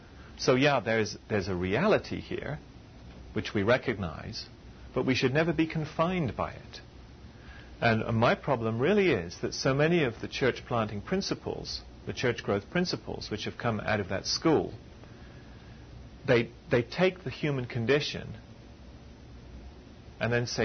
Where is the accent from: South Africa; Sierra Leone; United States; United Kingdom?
United Kingdom; England; Is it that I am English and I come from a working class family which was Marxist?